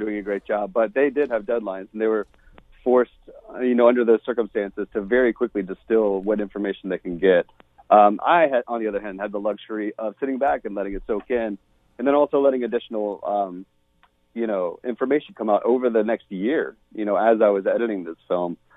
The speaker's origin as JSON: {"language": "English", "region": "the South", "country": "United States", "tie": "born or raised there", "said": "I come from the South and I grew up in a very conservative area"}